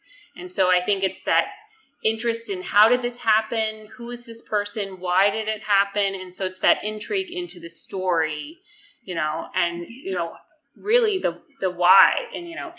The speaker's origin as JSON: {"language": "English", "town": "Los Angeles", "region": "California", "country": "United States", "tie": "born or raised there", "said": "You know, I grew up in the Valley in Los Angeles."}